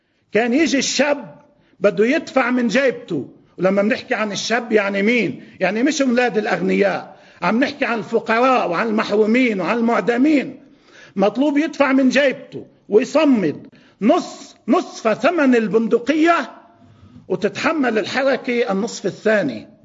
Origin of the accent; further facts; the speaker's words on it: Bazouriye, South Lebanon, Lebanon; نحن أنا كنت بالضيعة، ضيعتنا البيزوري